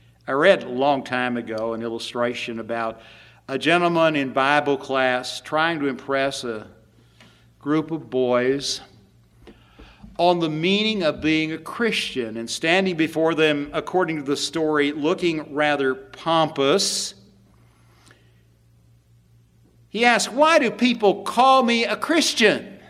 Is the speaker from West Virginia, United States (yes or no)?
yes; West Virginia, United States; I'm from West Virginia, where if you can see a quarter mile ahead of you, you're doing well. You're always down in the valley looking up.